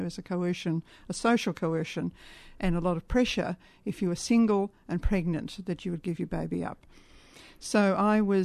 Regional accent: Mildura, Victoria, Australia; now in Melbourne, Australia; I was brought up in Mildura, small country town, very conservative, you know.

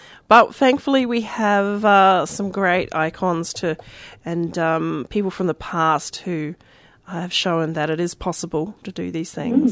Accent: New Zealand; I'm from New Zealand, of course, so...

